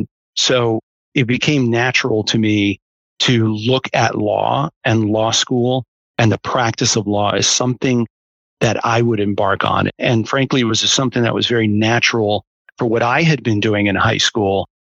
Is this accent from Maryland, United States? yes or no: no; Miami, Florida, United States; I was raised in Miami and I was going off to Penn undergrad.